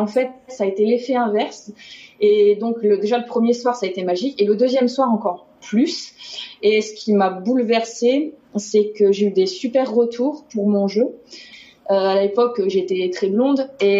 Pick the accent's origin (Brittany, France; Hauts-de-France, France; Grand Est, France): Hauts-de-France, France; accent: Ch'ti; Comme je venais du Nord, il voulait me faire parler ch'ti.